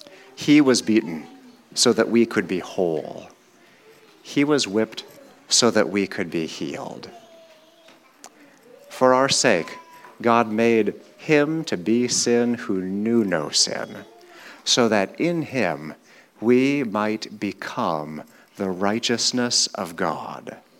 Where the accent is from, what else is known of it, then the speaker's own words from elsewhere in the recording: Alaska, United States; also born or lived in Ohio; I'm from Alaska and Ohio.